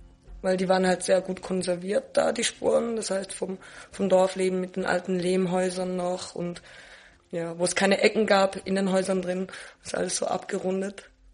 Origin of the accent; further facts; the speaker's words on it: Arbon, Thurgau, Switzerland; ich bin in der Altstadt aufgewachsen in Arbon, die wunderschön ist. Wir haben den See, wir sind wieder naturverbunden nah. Ich konnte relativ frei aufwachsen.